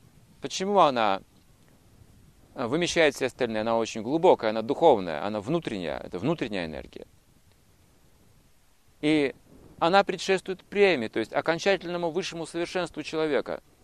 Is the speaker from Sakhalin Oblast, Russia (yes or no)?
yes; Sakhalin Oblast, Russia; also born or lived in Kazakhstan; now in Almaty, Kazakhstan; Что я прожил детство на Сахалине. Родился я в Казахстане. Когда мне исполнился год, родители переехали на север Сахалина. Так что я не помню практически Казахстана. Но сейчас я живу в Алмате, мне нравится это место.